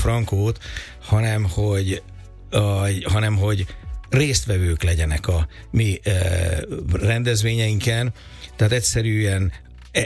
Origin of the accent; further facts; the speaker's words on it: Encs, Borsod-Abaúj-Zemplén, Hungary; Én Borsod megyében, Encsen, abba új járásban nőttem fel, és ott az Anyonosi erdő, illetve az Empléni hegyek voltak között